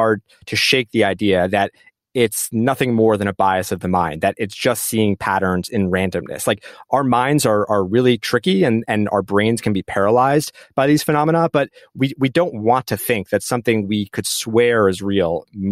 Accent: New Jersey, United States; I grew up in New Jersey, so I played with the Nets

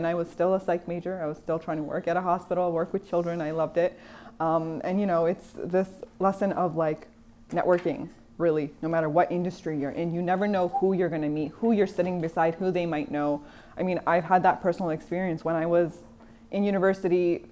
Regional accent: Canada; I grew up in Canada. I've lived there my whole life. I never imagined moving to America.

